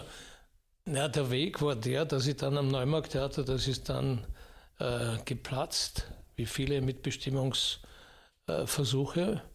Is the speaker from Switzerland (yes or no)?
no; Austria; am Anfang habe ich auch den Eurocup in der Schweiz gespielt, den Schweizer Eurocup als Österreicher.